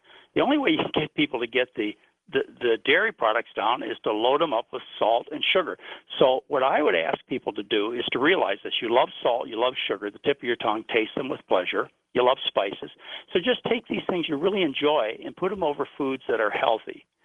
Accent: Dearborn, Michigan, United States; also born or lived in Garden City; no, I was raised in Dearborn and Garden City.

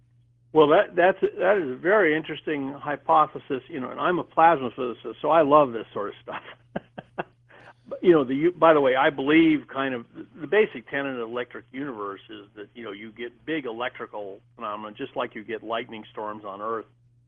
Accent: Medford, Oregon, United States; I grew up in Oregon.

